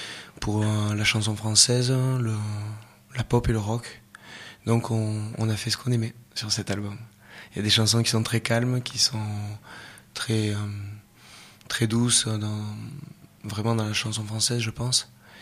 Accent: France; On est français, voilà. On écrit en français, on pense français.

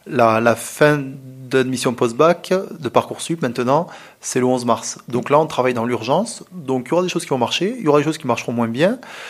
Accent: Narbonne, Occitanie, France; avant tout, on est Narbonnais. Et en ce moment, avec le Racing qui gagne, on dit « Je suis Narbonnais et je suis du RCNM. »

